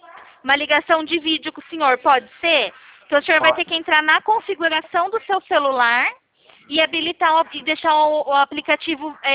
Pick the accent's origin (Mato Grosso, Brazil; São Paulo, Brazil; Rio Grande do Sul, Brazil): São Paulo, Brazil; Araras; Eu sou aqui de Araras.